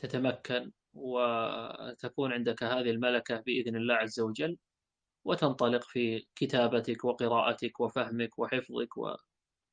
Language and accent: Arabic; Kuwait; أنا أعرف أحد المشايخ عندنا هنا من خارج الكويت، وصار مدرس عندنا في الكويت